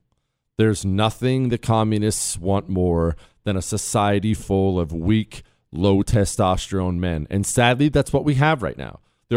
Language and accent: English; Louisiana, United States; now in Houston, United States; I'm a Cajun dude. And this won't apply to everybody in the country because I'm in Houston. And in Houston, if you look at a map, we're reasonably close to Louisiana.